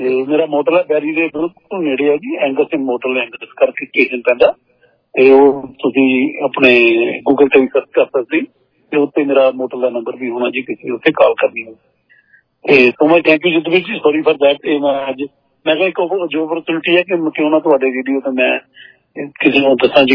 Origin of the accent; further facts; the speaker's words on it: Punjab, India; ਮੈਂ ਪੰਜਾਬੀ ਦੀ ਹਾਂ